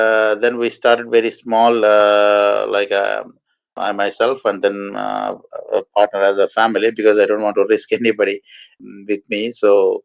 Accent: Ongole, Andhra Pradesh, India; it is to my hometown in Ongole

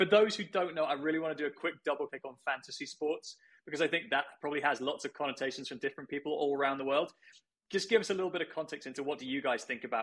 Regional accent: United Kingdom; In the UK, I'm British, so fantasy football leagues is kind of a relatively familiar thing around football or soccer.

